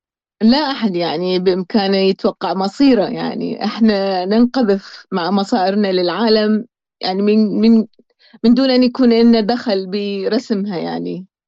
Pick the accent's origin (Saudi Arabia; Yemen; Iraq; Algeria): Iraq; Basra, Basra Governorate; also born or lived in Baghdad / Amman; now in Copenhagen, Denmark; فإحنا طلعنا من البصرة إلى بغداد لفترة، ومن فترة ومن بغداد إلى عمان، واستقرينا لفترة،